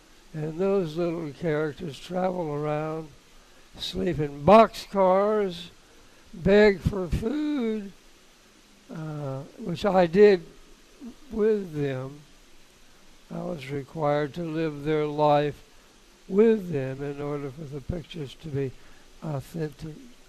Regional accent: Raleigh, North Carolina, United States; born there; also born or lived in Wilson; Born in Raleigh.

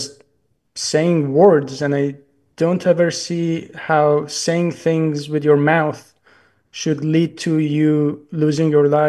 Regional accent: Iran; English is a second language; I'm originally from Iran

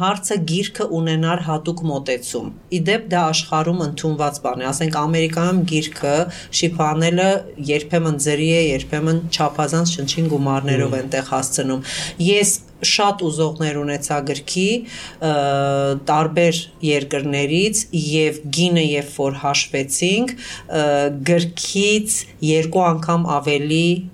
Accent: Aleppo, Aleppo Governorate, Syria; moved away as an adult; now in Armenia; ես 23 տարի ապրել եմ Հալեպում, երբեմն իմ ընկերները Հայաստանում չեն հավատում, որ ես ոչ միայն ծնվել եմ Հալեպում, այլ մեծացել եմ եւ բավական մինչեւ 22 տարի։

